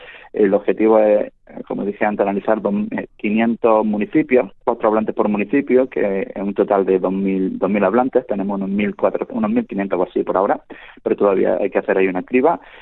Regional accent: El Ejido, Andalusia, Spain; la zona en la que yo me crié, aquí en el Ejido de Almería

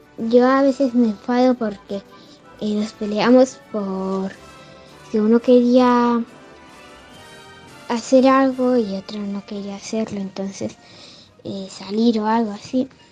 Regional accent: Vitoria, Basque Country, Spain; somos de Vitoria y querríamos

